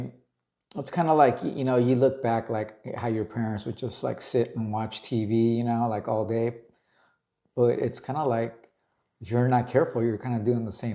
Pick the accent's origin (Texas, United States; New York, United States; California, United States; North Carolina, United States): California, United States; Garden Grove; we ended up growing up in Garden Groovy.